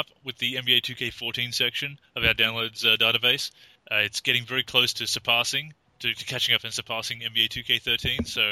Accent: Australia; Why am I making fun of Canadians? I'm Australian.

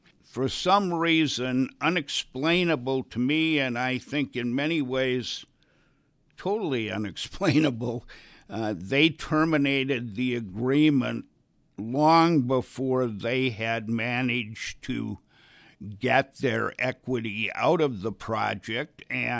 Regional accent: Wisconsin, United States; So, I grew up in Wisconsin, though, and so there's not much difference except for the river that runs between us.

